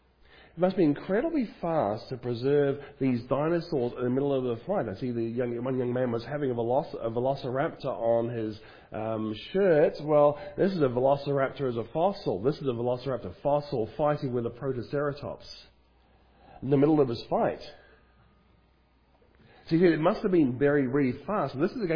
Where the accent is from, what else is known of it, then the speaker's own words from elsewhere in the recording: Queensland, Australia; in Queensland, Australia, my home state.